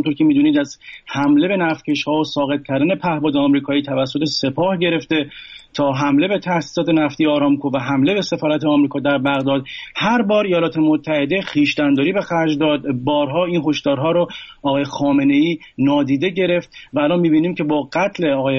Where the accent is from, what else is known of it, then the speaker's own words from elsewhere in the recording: Iran; اگرچه ما ایرانی هستیم